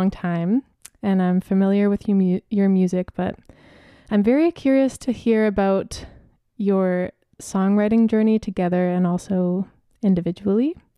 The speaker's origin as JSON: {"language": "English", "country": "Canada", "said": "immediately connected just through all being Canadian."}